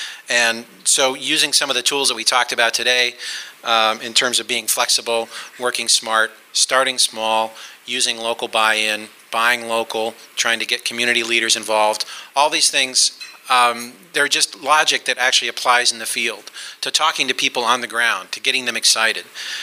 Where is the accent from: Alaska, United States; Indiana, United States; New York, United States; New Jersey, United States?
Alaska, United States; Anchorage; I grew up in Anchorage, Alaska, and met Nate here.